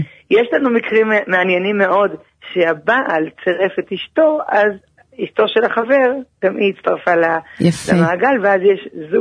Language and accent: Hebrew; Jerusalem, Jerusalem District, Israel; אני ילידת ירושלים, אתך גדלתי במאה שערים